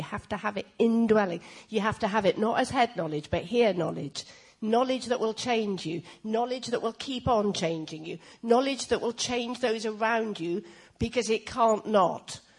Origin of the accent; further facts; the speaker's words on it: Wales, United Kingdom; Boyo, I'm Welsh, and it almost came out like that.